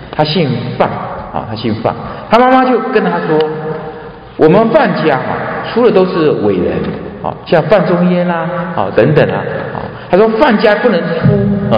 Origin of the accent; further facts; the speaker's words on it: Taiwan; accent: Taiwanese Mandarin; 当然这普通话不是那么标准的，因为我们是台湾国语，台湾国语是比较软的